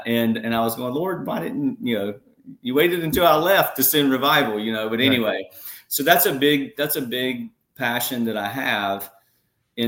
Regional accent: North Carolina, United States; moved away as an adult; also born or lived in Southern California; moved to Southern California from North Carolina. So you'll know my accent is not, yeah. Not a Washingtonian

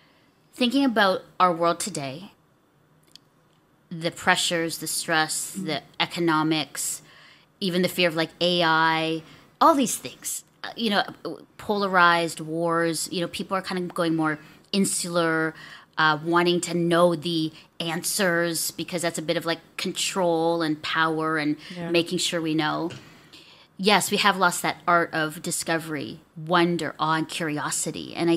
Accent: Canada; And I think that's really connected us as Canadian women, our love for them.

